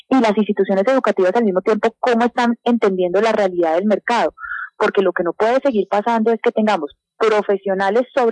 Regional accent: Colombia; cómo nos queremos ver como colombianos

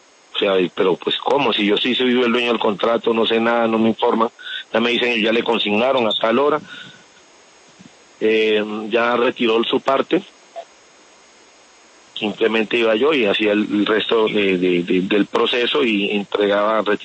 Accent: Tumaco, Nariño, Colombia; yo tengo una vida acá, en mi tierra, en Tumaco.

